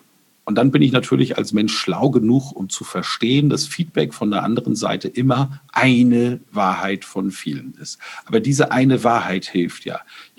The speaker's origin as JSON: {"language": "German", "town": "Bamberg", "region": "Bavaria", "country": "Germany", "said": "Ich komme aus Bamberg."}